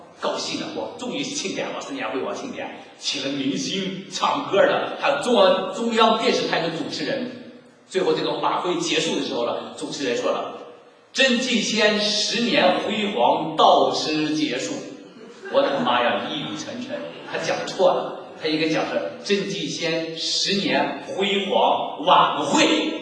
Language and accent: Chinese; Taiwan; 我不能说我是台湾人。